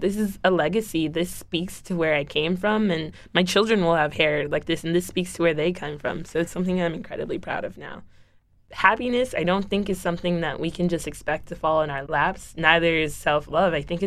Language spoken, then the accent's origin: English; Maryland, United States; I grew up in Howard County, Maryland, which is not a very diverse place at all